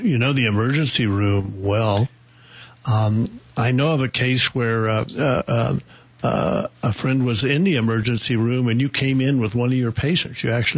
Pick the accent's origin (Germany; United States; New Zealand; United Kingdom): United States; New York; now in Verde Valley, United States; Of course, I came from New York, where going to an emergency room was, an ordeal wherever you went.